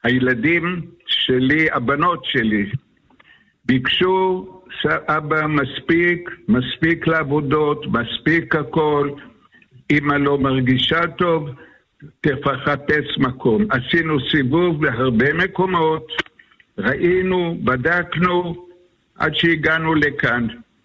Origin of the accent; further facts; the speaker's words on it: Kfar Tavor, Northern District, Israel; born there; אני נולדתי בכפר תבור.